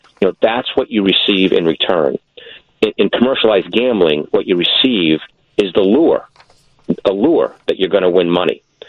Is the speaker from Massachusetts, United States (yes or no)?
yes; Massachusetts, United States; I'm from Massachusetts originally. You know, the state lottery was like the paint on the wall. You know, it was just there. I grew up with it.